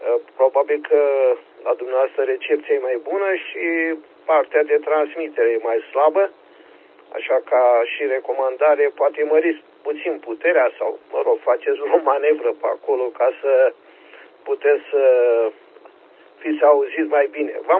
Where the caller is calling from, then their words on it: Focșani, Vrancea County, Romania; Sunt din Focșani